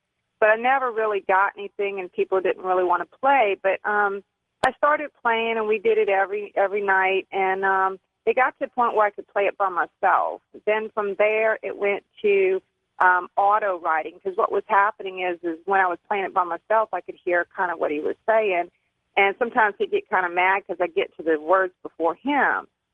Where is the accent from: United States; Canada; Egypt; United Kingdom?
United States; Dallas, Texas; I'm from Dallas.